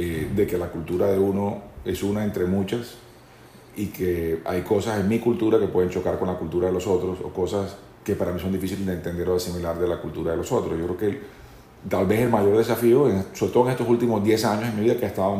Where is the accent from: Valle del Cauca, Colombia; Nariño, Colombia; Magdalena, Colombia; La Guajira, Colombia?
Magdalena, Colombia; Santa Marta; born there; mi impulso fue regresarme a mi ciudad natal. Yo me regresé a Santa Marta en el año 94